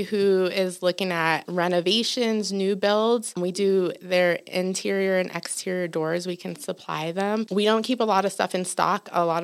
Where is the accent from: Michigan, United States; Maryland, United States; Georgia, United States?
Georgia, United States; Atlanta; also born or lived in New York; now in Flagstaff, United States; I came out here from the East Coast, so I'm a New York born girl raised in Atlanta, and moved out here, got into NAU and graduated in 2013 and never left.